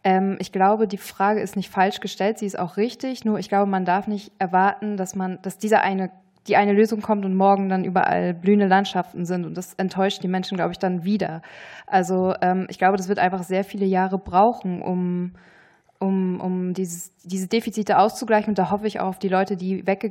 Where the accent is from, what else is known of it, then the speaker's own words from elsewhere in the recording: Mecklenburg-Vorpommern, Germany; Ich komme ja aus Mecklenburg-Vorpommern.